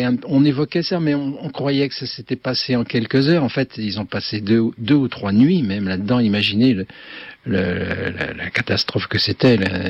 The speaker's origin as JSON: {"language": "French", "town": "Châlons-en-Champagne", "region": "Grand Est", "country": "France", "said": "parce que je venais de Chalon-sur-Marne"}